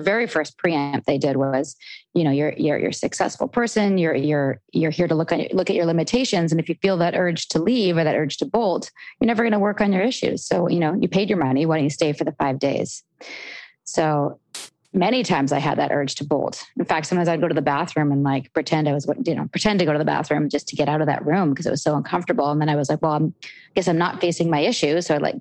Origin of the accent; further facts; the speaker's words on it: Canada; Well, I'm from Canada and I'm born and raised here.